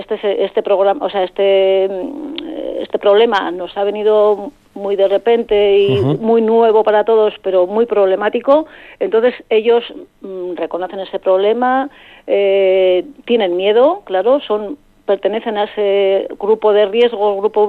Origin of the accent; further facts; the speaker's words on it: San Román, Basque Country, Spain; Yo conocía a los pueblos más cercanos porque yo soy de San Román.